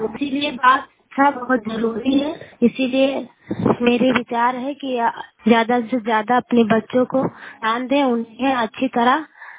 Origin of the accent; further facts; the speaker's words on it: Uttar Pradesh, India; ग्राम मलूनी, पंचायत गुलाम जुमला हूँ, तहसील वीर में, जिला सरावस्ती की रहने वाली हूँ।